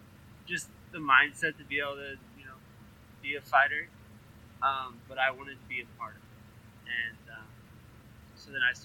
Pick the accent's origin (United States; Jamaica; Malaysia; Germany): Malaysia; growing up in Malaysia. Food's such a big part of the culture there